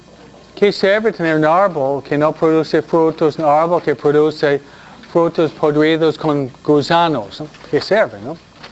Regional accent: New York, United States; also born or lived in Michigan / New Jersey; Yo nací en Michigan, no Michoacán, ¿no? Pero yo viví en Michigan solamente 2 años. Después, mi papi nos trasladó a New York y New Jersey, ¿no?

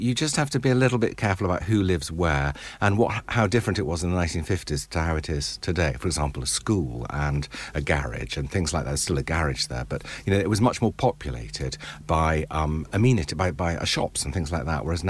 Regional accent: Cambridge, East of England, United Kingdom; born there; I was born in Cambridge in 1959

